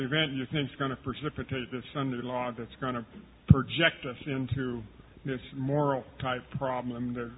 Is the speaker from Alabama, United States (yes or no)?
no; Roseburg, Oregon, United States; from Roseburg, Oregon.